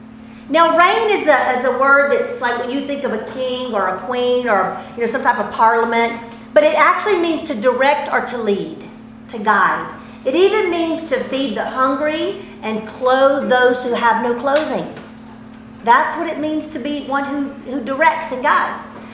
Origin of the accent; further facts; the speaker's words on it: the South, United States; Because I'm from the South and we do that. We say ain't and acts and fits in them.